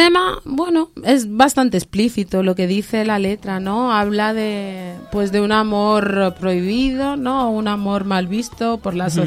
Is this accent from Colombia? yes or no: no; Equatorial Guinea; yo soy de Guinea.